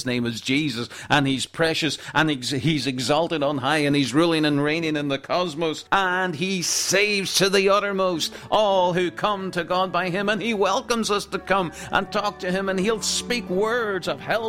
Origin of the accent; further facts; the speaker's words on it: Ireland; I'm from Ireland, as you know, and I'm from a wee village called Maharaa